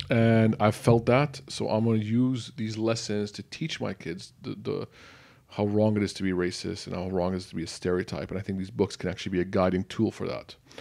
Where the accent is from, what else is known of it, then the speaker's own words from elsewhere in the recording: Lebanon; I'm Lebanese. I grew up in Lebanon. But I'm darker than the average Lebanese person.